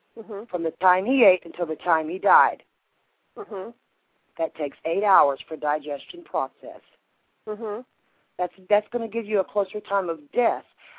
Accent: Texas, United States; I'm not from Florida. I'm from Texas. This is all new for me, so.

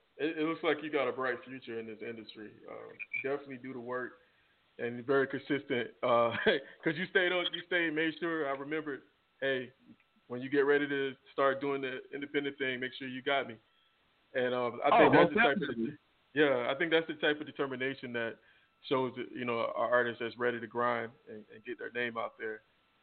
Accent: Florida, United States; back in Florida, that happened in my hometown. It's crazy incident. Put us on the map for a little bit

